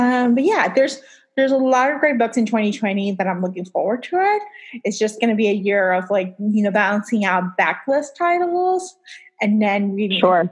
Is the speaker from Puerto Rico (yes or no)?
yes; Puerto Rico; I'm from Puerto Rico.